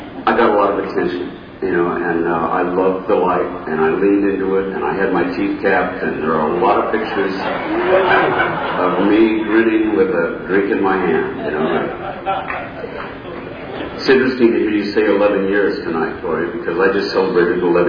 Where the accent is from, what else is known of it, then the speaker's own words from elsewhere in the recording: Nashville, Tennessee, United States; now in Los Angeles, United States; live in Los Angeles, but my hometown is Nashville.